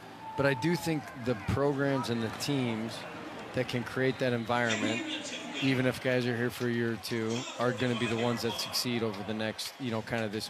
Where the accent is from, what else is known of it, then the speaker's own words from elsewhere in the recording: North Dakota, United States; I can tell you three times in my career where I'm some kid from North Dakota.